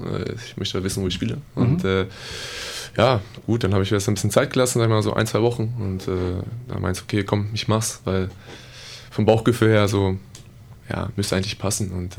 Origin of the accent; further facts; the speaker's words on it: Wedemark, Lower Saxony, Germany; bin 22 Jahre alt, komme ursprünglich aus Hannover. Besser gesagt aus der Wedemark.